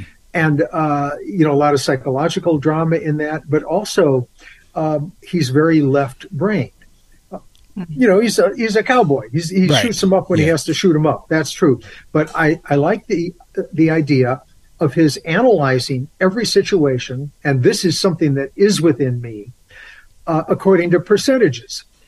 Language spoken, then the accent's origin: English; Midwest, United States; I grew up in the Midwest in the 60s and 70s when we still had snow in the Midwest.